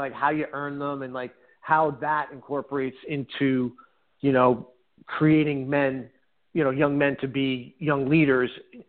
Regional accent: Jersey City, New Jersey, United States; I grew up in Jersey City and we were in Jersey City and we moved down to the Jersey Shore.

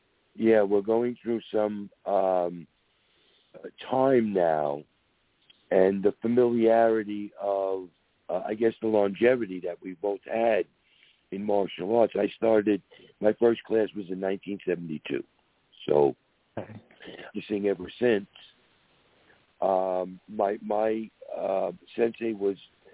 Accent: Long Island, New York, United States; also born or lived in Queens; I was born and bred in New York City myself. My parents moved us to Long Island when I was about 8 years old from Queens.

